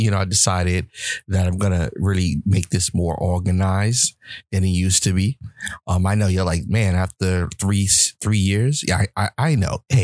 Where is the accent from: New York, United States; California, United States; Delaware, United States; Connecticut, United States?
New York, United States; Bronx; I was raised in the Bronx, New York, as everybody knows.